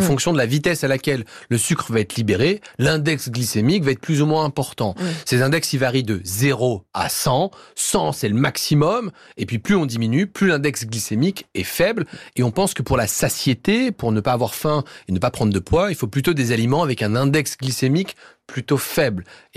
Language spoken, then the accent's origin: French; Paris, Île-de-France, France; Ah, c'est là où j'ai grandi.